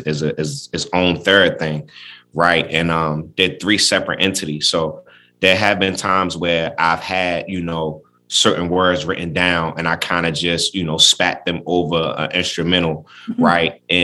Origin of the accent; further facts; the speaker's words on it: Baltimore, Maryland, United States; places that, you know, for me growing up in Baltimore, I wouldn't even be able to point out on a map, you know, the United States.